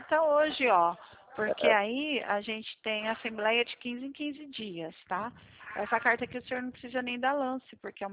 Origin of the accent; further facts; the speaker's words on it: São Paulo, Brazil; Eu sou paulista, eu vim para São Paulo.